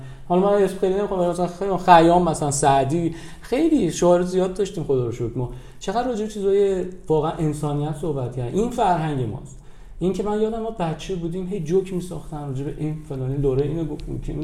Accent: Tehran, Tehran Province, Iran; چون من اینجا تو تهران بزرگ شدم و من تهرانی و فارسی زبون مرکزی من بوده

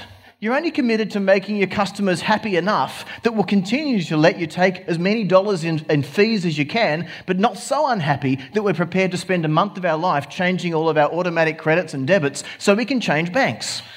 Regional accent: Engadine, New South Wales, Australia; born there; I was born in Engadine.

